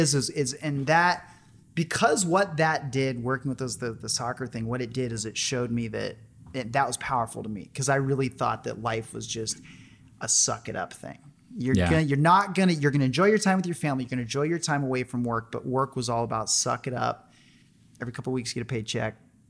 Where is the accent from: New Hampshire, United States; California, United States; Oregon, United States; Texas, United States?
Oregon, United States; I mean, everywhere I grew up in Oregon, we had a half acre